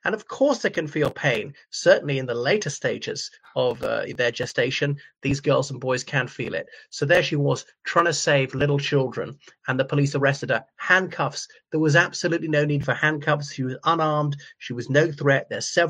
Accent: Ireland; o everyone … from Ireland.

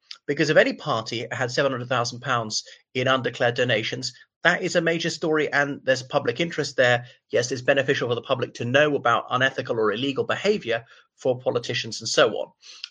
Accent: Ireland; from Ireland.

